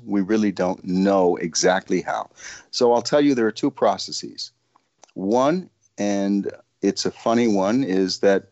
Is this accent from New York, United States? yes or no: yes; Harlem, New York, United States; I grew up in Harlem in a New York City housing project, very poor.